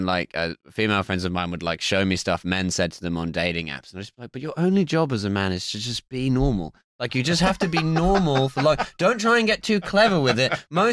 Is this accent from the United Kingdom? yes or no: yes; East of England, United Kingdom; I'm from Essex.